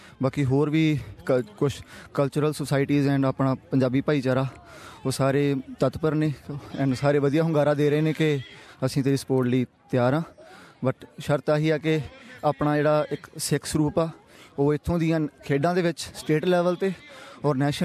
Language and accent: Punjabi; Batala, Punjab, India; ਜੀ ਮੈਂ ਗੁਰਦਾਸਪੁਰ ਬਟਾਲੇ ਤੋਂ ਬਿਲੋਂਗ ਕਰਦਾ ਜੀ।